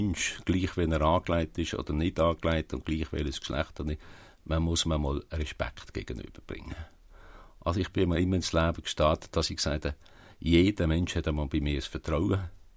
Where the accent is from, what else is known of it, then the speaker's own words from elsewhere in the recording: Basel-Landschaft, Switzerland; aber ich komme aus dem Oberbaselbiet.